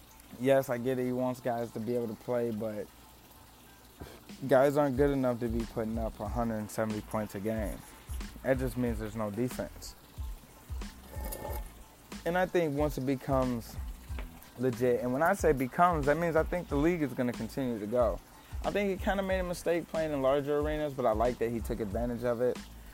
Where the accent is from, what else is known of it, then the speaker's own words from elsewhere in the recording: Detroit, Michigan, United States; I got to see him play in person against my hometown Pistons.